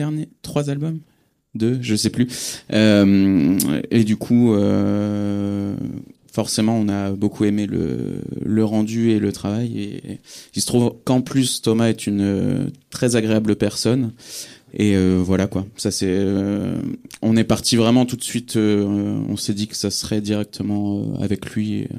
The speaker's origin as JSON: {"language": "French", "town": "Bourges", "region": "Centre-Val de Loire", "country": "France", "said": "moi, je suis de Bourges, donc je suis un enfant du Nadir, notamment."}